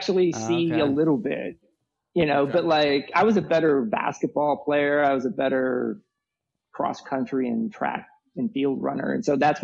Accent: Kansas City, Kansas, United States; So I got to Princeton. I'm from Kansas City. I grew up lower middle class on the Kansas side

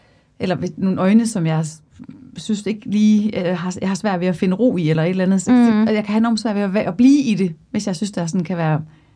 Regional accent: Skive, Central Denmark Region, Denmark; Jeg kommer også fra Skive, hvor dem, jeg spejlede mig i, var jo de andre i Skive

